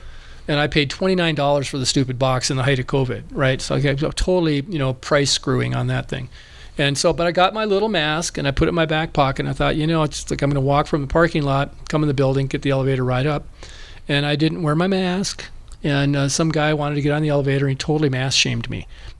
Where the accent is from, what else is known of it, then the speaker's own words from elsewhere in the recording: North Dakota, United States; I'm from North Dakota and dumb a Norwegian.